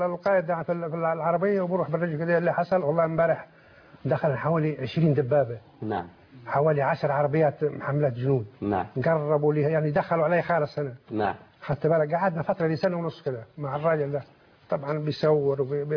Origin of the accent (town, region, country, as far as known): Sinai, Egypt